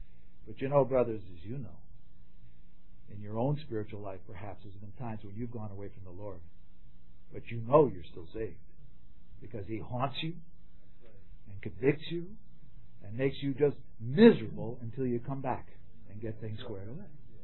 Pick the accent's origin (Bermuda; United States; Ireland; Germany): United States; Huntington, New York; I'm from Huntington with my brothers here.